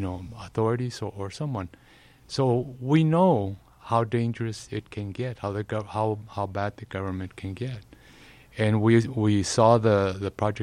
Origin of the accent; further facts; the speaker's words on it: Texas, United States; When I grew up in the Lower Valley, and it was in a rural area, and so there was an abandoned house nearby